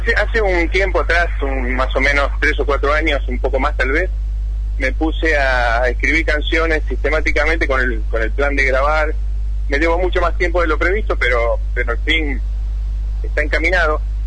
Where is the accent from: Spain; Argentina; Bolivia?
Argentina; Carlos Pellegrini, Santa Fe; yo soy de un pueblito de la provincia de Santa Fe que se llama Carlos Pellegrini